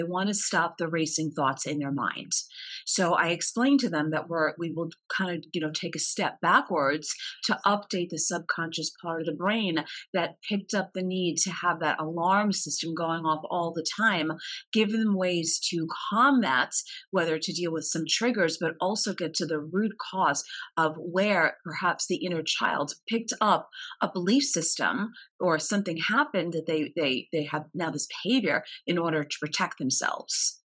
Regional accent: Bethpage, New York, United States; I'm from Long Island, right in the middle in Bethpage, New York.

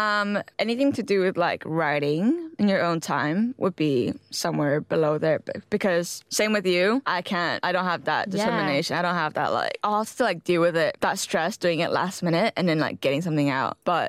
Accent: Malaysia; But I guess growing up in Malaysia, we've always had exams and tests.

